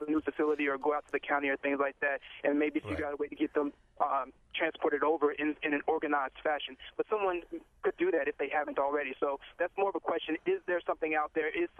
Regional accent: Louisiana, United States; now in Baltimore, United States; I'm a country boy. I didn't grow up here in Baltimore. I grew up in Louisiana, and I'm used to seeing dirt bikes, four-wheelers, all those things.

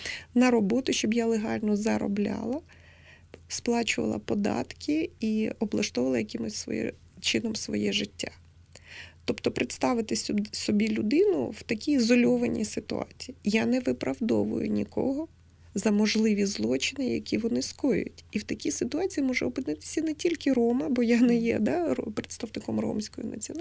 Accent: Odesa, Odesa Oblast, Ukraine; Я сама походжу з Одеси. І я навчалася в школі, де навчалися ромські діти. Моїми сусідами по життю були роми.

